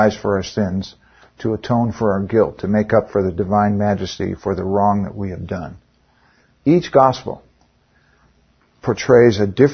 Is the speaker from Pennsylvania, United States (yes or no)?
no; Illinois, United States; Well, I grew up in Illinois, we would say the south side of Chicago.